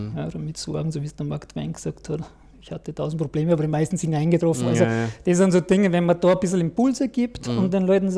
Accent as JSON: {"language": "German", "region": "Salzburg", "country": "Austria", "said": "ich bin ein Salzburger und ich betreibe da eine Heilmassagepraxis seit 12 Jahren."}